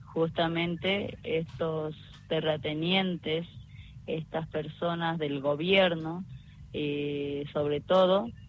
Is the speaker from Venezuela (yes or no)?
no; Lozano, Jujuy, Argentina; Nosotros somos de Lozano